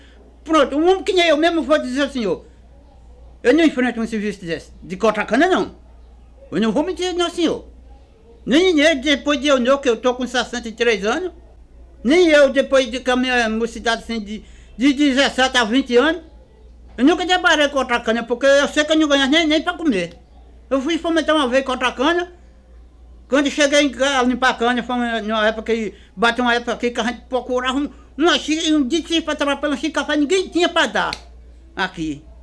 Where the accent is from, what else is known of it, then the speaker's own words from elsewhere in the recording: Rio Tinto, Paraíba, Brazil; Na minha infância, que eu vim de Rio Tinto